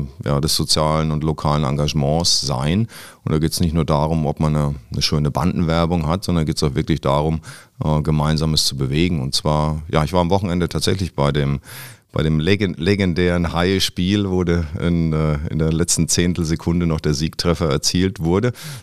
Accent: Bavaria, Germany; now in Cologne, Germany; ich komme aus dem Fränkischen

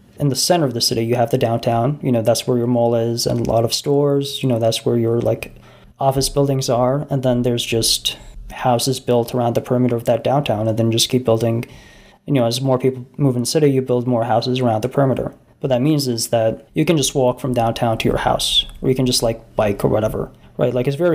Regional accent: New Zealand; this is very striking to me growing up in New Zealand

